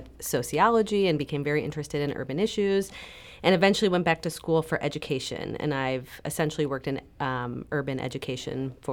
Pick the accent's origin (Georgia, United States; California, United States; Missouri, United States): Missouri, United States; St. Louis; Sure. I'm from St. Louis, and I went to college. My parents did not go to college.